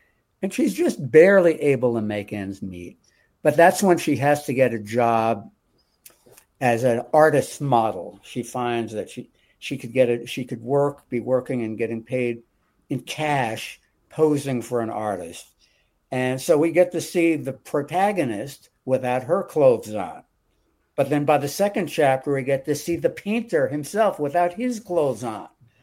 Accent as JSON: {"language": "English", "town": "New York City", "region": "New York", "country": "United States", "tie": "born or raised there", "lives_now": "Berkeley, United States", "said": "Born and raised on Manhattan Island."}